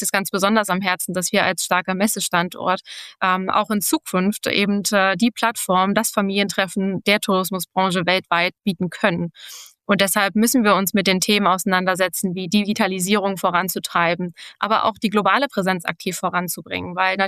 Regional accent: Berlin, Germany; Tatsächlich in Berlin, in meiner Heimatstadt

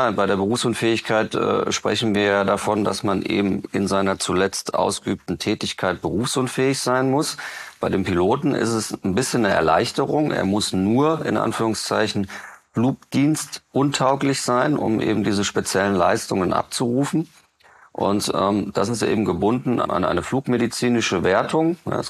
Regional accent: Hesse, Germany; Wir kommen aus dem Frankfurter Raum, da ist natürlich der größte deutsche Flughafen, und in dem kleinen Ort, wo ich eben wohne, in Seeheim-Jugenheim

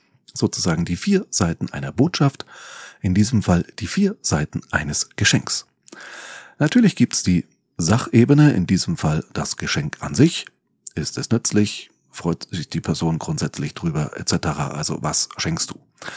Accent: Nuremberg, Bavaria, Germany; meine Heimatstadt Nürnberg

